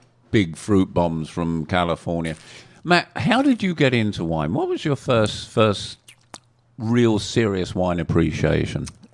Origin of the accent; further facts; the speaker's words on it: England, United Kingdom; born there; I was born in England, which is almost Europe, mm-hmm. and I was brought up